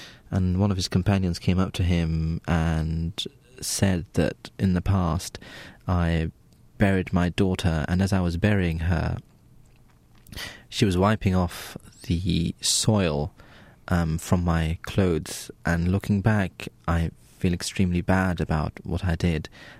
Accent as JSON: {"language": "English", "country": "United Kingdom", "tie": "born or raised there", "said": "I was born and raised in Britain, and this is how I see it."}